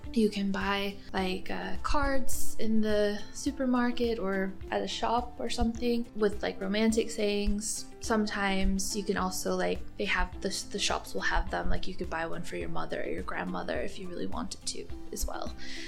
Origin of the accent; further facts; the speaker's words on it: Michigan, United States; I'm from Michigan in the USA.